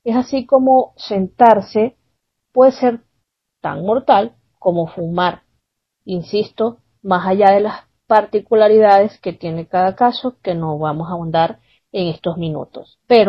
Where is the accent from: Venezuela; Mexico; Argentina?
Venezuela; Soy venezolana